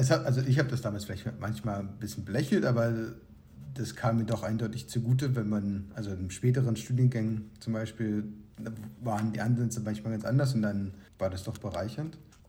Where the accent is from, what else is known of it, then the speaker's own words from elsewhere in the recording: Berlin, Germany; now in Brussels, Belgium; ich komme aus Berlin und war 2006 bis 2010 in Bayreuth, bin da mit kurzen Unterbrechungen in Barcelona und USA, in Nebraska. Und jetzt lebe ich in Belgien